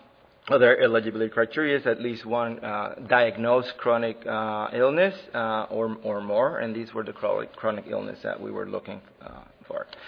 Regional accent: Puerto Rico; I'm from Puerto Rico

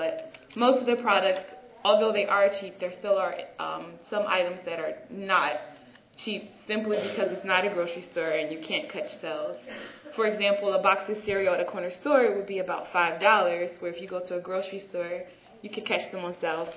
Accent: Philadelphia, Pennsylvania, United States; I'm from Philadelphia, so we eat hoagies and cheesesteaks.

